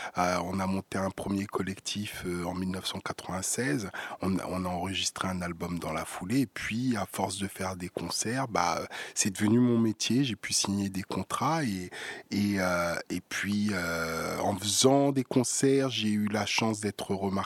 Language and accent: French; Sarcelles, Île-de-France, France; J'ai grandi effectivement à Sarcelles